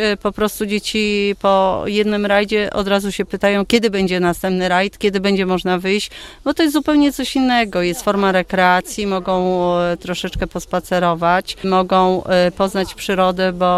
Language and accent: Polish; Łubniany, Opole Voivodeship, Poland; my jesteśmy z Łubnian